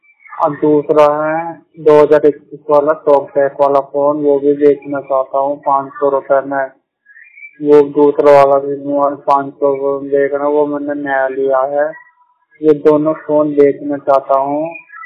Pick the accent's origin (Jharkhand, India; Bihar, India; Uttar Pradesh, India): Uttar Pradesh, India; Meerut; मैं पढ़ता हूँ, मेरठ का रहने वाला हूँ।